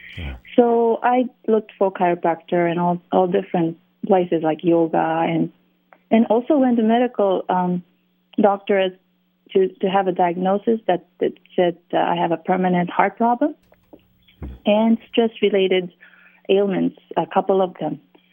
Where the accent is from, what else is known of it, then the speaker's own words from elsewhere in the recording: Japan; Yes, really surprised me too, because growing up in Japan and going to Christian school, but the last thing I thought was to go to church.